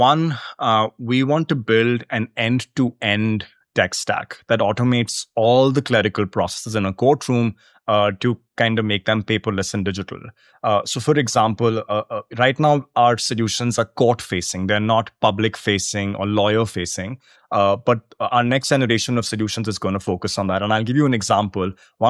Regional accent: India; I'm a lawyer from India.

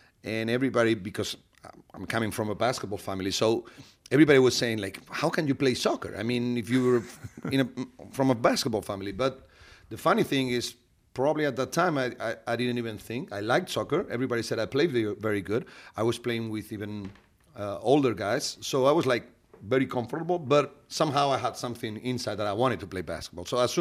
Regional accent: Vitoria-Gasteiz, Basque Country, Spain; It was my hometown. Probably one of my dreams was playing for Baskonia back on those days.

